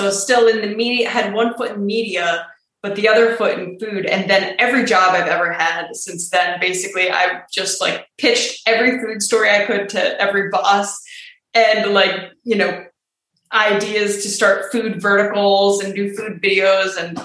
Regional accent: Ohio, United States; moved away as an adult; Well, so I'm from Ohio, a small town in Ohio, and moved to New York City right after college graduation.

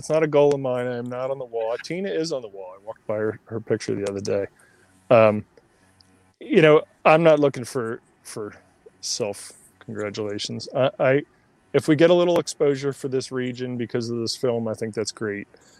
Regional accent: Upper Darby, Pennsylvania, United States; So I was kind of close to, I was in between Berkeley Square and Bonds Shopping Center. I was on Beverly Boulevard, backed up to that Nailers Run Park.

